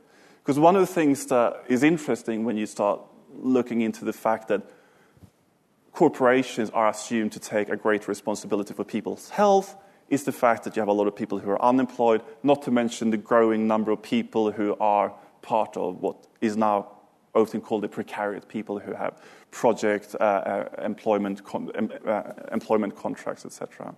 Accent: Sweden; English is a second language; where I grew up in Sweden as a sort of strong welfare country

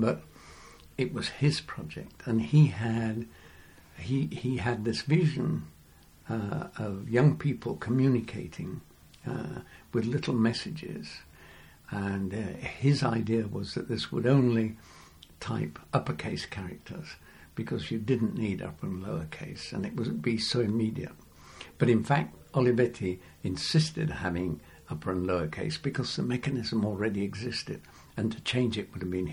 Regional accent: England, United Kingdom; accent: English; now in Italy; It took me 2 or 3 years to become fluent. And I've never lost my English accent. It's not very strong, but I've never lost it.

